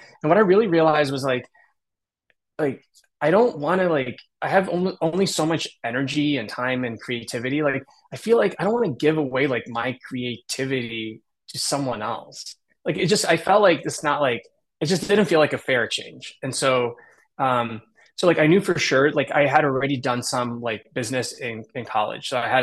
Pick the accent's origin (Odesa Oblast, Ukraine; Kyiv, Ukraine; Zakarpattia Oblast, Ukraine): Kyiv, Ukraine; moved away; Yeah, we're from Kiev. So our whole family's here now. So we've been here for probably 30 years.